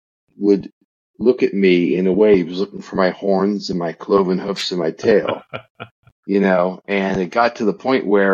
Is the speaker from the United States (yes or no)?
yes; Pittsburgh, Pennsylvania, United States; And I grew up in the Jewish enclave of Pittsburgh called Squirrel Hill, you know, which is where Tree of Life Synagogue is.